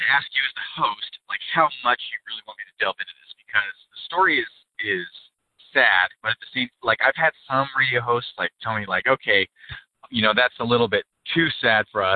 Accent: Pacific Northwest, United States; Well, I was born in the Pacific Northwest, pretty rural area. I grew up very rural area

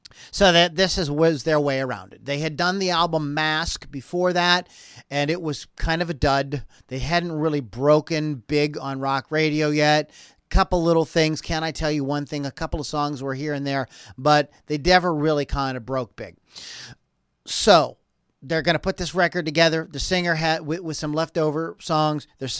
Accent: Pittsburgh, Pennsylvania, United States; They are a favorite band, by the way, from my hometown, Pittsburgh.

